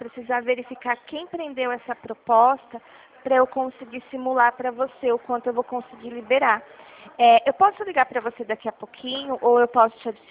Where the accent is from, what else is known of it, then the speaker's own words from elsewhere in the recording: Dracena, São Paulo, Brazil; Eu sou de São Paulo, eu sou do interior de São Paulo. Eu moro numa cidade que chama Dracena.